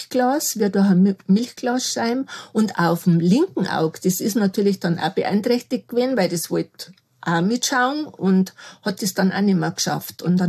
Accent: Rosenheim, Bavaria, Germany; Ja, also ich bin ja aus Rosenheim

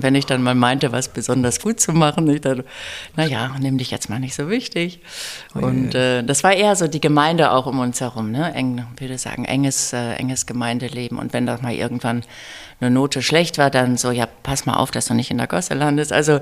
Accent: Warendorf, North Rhine-Westphalia, Germany; Also sehr, sehr behütet mit Pferd in der Nähe von Warndorf.

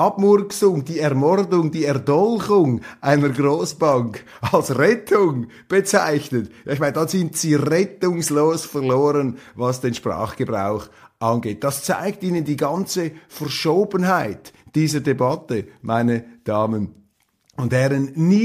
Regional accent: Switzerland; die wir tolerieren oder sogar noch aktiv befördern als Schweizer, wenn unsere Politiker das Schweizer Tafelsilber ins Ausland verscherbeln

